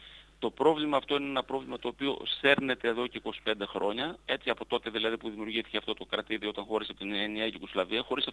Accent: Macedonia, Greece; εγώ ως Μακεδόνας

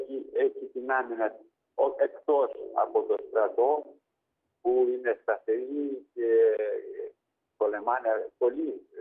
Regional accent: Ukraine; Greek is a second language; now in Piraeus, Greece; Έφυγα από την Ουκρανία. Πέντε μέρες δρόμος και εδώ 3-4 μέρα.

